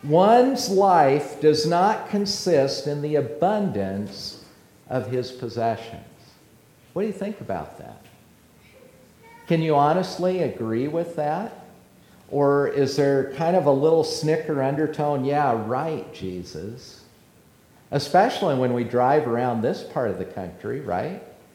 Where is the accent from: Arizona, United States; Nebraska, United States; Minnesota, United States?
Nebraska, United States; I'm from Western Nebraska. You ought to see the view I have.